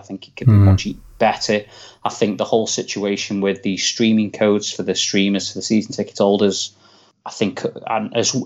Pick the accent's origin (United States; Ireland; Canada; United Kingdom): United Kingdom; Stoke-on-Trent, West Midlands; I was born in Stoke-on-Trent, lived in Stoke-on-Trent.